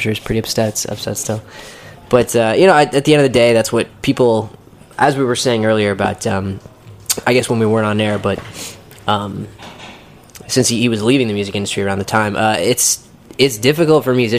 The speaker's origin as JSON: {"language": "English", "town": "Boston", "region": "Massachusetts", "country": "United States", "tie": "born or raised there", "said": "I was born and raised in Boston, and I grew up DJing, playing a bunch of different instruments"}